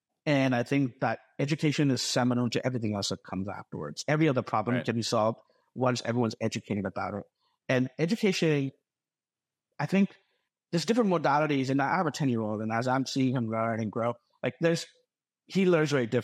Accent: India; I'm originally from India, and I see how education needs to get disseminated to the far reaches.

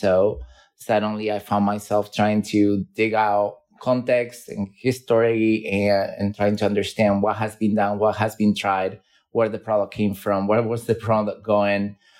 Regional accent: Argentina; English is a second language; it seems like I'm 50% Sicilian, 25% from the north of Italy, even though I was born and raised in Argentina.

